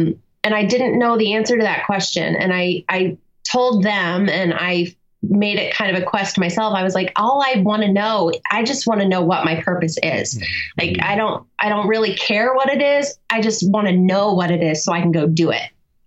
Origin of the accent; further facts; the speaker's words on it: Indiana, United States; I grew up in Indiana. So, you know, when you grow up in the state of Indiana, you're kind of I don't know, born into this love of motorsports